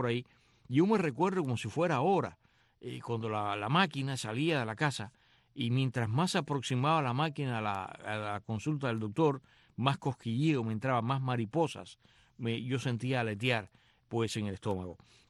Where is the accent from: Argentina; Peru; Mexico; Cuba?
Cuba; born there; el año en que yo nací, todavía en Cuba